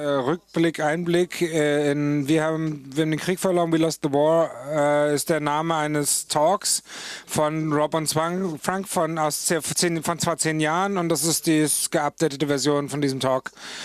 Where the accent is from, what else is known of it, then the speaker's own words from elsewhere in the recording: East Germany, Germany; ich komme aus Ostdeutschland, und wir haben beide unsere Perspektiven auf die Hackerkultur